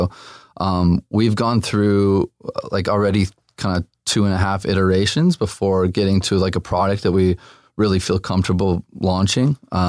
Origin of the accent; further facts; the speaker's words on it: Los Angeles, California, United States; Yeah, I grew up here, born and raised, my sister and I. I was born in Burbank, so I've lived all over now. I lived in Marina Del Rey for a while, Hollywood Hills, Studio City. I'm an LA native for sure.